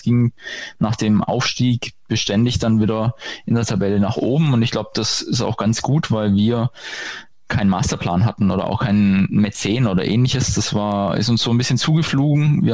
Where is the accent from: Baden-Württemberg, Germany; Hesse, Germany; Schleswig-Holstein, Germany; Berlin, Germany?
Baden-Württemberg, Germany; ich stamme aus Baden-Württemberg